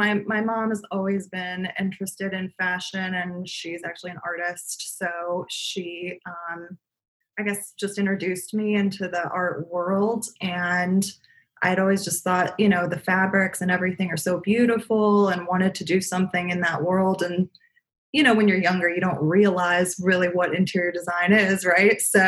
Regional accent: Boca Raton, Florida, United States; I, like I said, was born and raised in South Florida, Boca Raton, Florida.

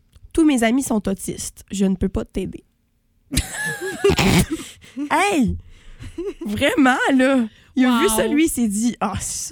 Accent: Quebec, Canada; Je viens du Saguenay.

